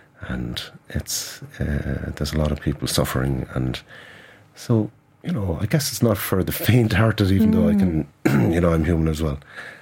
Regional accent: Munster, Ireland; I guess I'm from Kerry

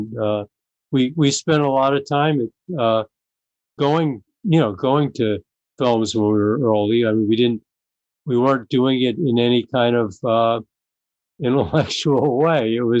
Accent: Venice, California, United States; we grew up in Venice, California. And so that's close to where Santa Monica was.

